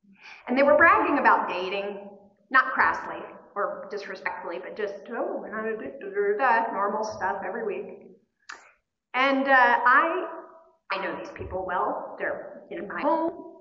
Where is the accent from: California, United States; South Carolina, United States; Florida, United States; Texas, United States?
Florida, United States; I'm in from Florida